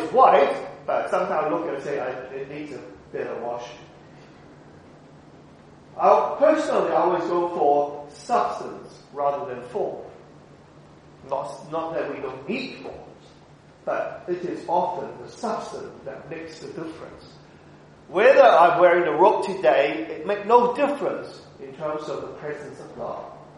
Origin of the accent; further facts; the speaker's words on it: New Zealand; also born or lived in Hong Kong / Singapore; Well, I grew up in New Zealand, and of course, beautiful country.